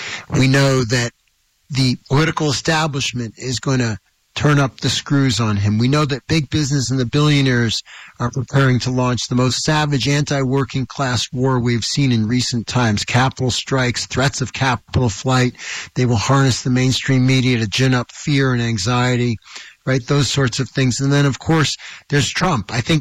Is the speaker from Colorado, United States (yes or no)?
no; Seattle, Washington, United States; as I go around and talk to people in my community, my hometown of Seattle